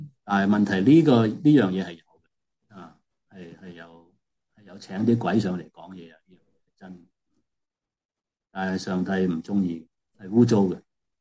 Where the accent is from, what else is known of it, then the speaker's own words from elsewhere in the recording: China; 即系所谓我哋中国人所谓问米嘅。